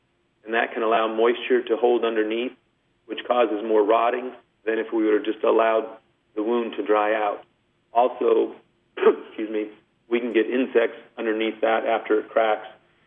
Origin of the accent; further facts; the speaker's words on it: California, United States; especially where I grew up in California